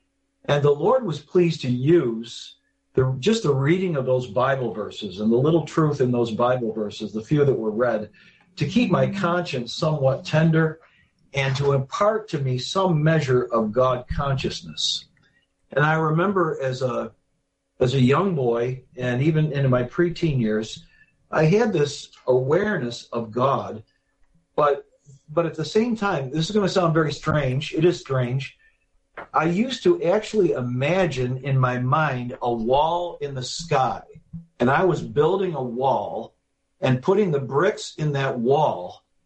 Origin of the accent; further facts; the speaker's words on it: Hilton, New York, United States; also born or lived in Rochester; And I actually grew up in a small town north and west of Rochester named Hilton, very small